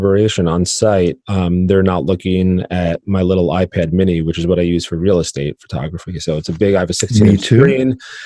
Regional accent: New York, United States; here from New York.

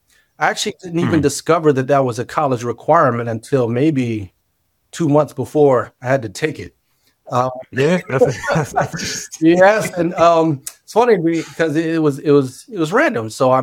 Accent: Virginia, United States; moved away as an adult; now in New York City, United States; I hail from Virginia. And I moved up to New York City at age 21. And I've been there ever since.

